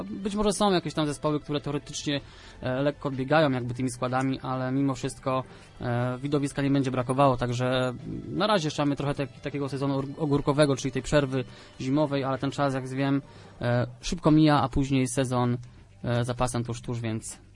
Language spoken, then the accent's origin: Polish; Leszno, Greater Poland Voivodeship, Poland; Ja jestem z Leszna